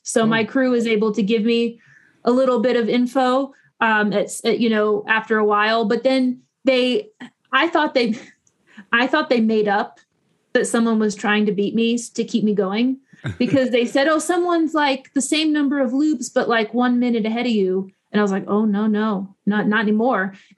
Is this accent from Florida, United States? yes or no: yes; Florida, United States; Because I grew up in Florida. I'm no fool. I know that every body of water in Florida has an alligator.